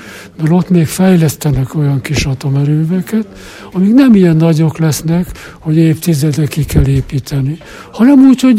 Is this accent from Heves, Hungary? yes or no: yes; Lőrinci, Heves, Hungary; Én erőmű mellett nőttem föl, 50-es években, Mátrában, Lőrincében.